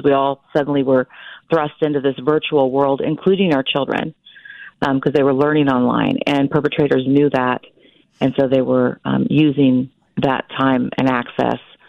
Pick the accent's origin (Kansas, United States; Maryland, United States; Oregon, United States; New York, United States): Kansas, United States; Wichita; I'm from Wichita, Kansas.